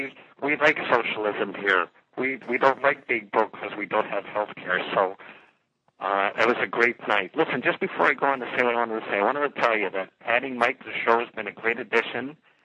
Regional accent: Canada; Of course, I'm a Canadian

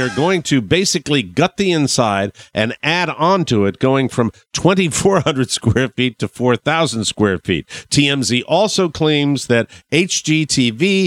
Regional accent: Florida, United States; I just saw it and it was my home state and I had to go with it.

